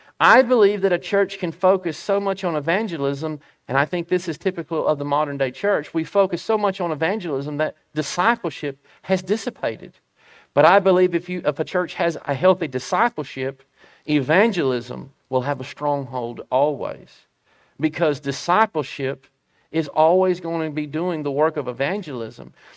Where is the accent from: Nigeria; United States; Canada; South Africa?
United States; I'm very, very happy to be an American. I'm very pro-American. And I'm very patriotic about being an American.